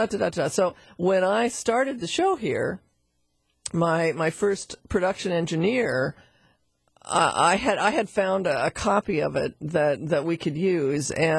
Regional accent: Seattle, Washington, United States; a very young kid growing up in Seattle with my younger brother, Tom, and my mom and dad.

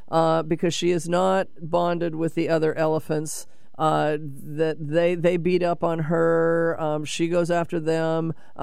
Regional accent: Seattle, Washington, United States; I can remember, because I grew up in Seattle, and we often, you know, my parents would take us to Woodland Park Zoo.

